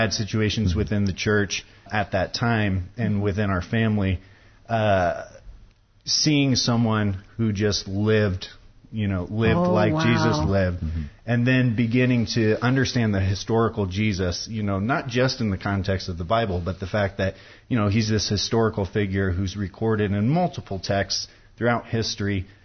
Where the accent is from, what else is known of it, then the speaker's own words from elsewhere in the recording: Urbana, Illinois, United States; I grew up in Urbana, Illinois, and grew up at Weber Street Christian Church.